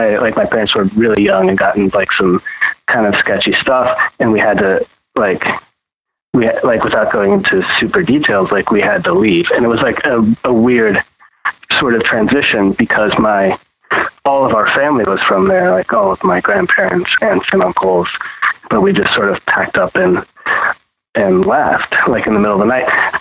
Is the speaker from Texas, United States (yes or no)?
yes; Texas, United States; also born or lived in Pittsburgh, Pennsylvania; Yeah, I was born there, but I was raised in Texas. So like my time and my memories, they were like brief, but like impactful. So I was born there, and I mean, we moved when I was like 5 going on 6